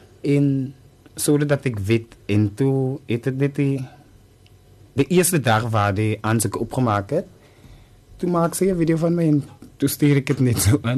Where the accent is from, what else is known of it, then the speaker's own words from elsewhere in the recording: Simondium, Western Cape, South Africa; Ek is van Simondium, op Plaisir woon ek.